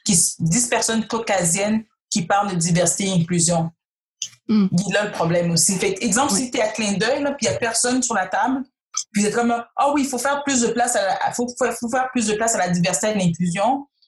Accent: Quebec, Canada; born there; Moi, foncièrement, je suis québécoise, je suis née au Québec. Si tu sais pas que je suis noire, tu m'écoutes parler, mon nom, c'est je suis québécoise.

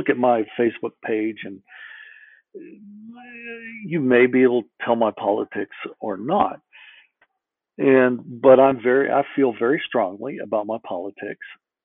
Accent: the South, United States; I grew up in the South, but I wasn't raised racist.

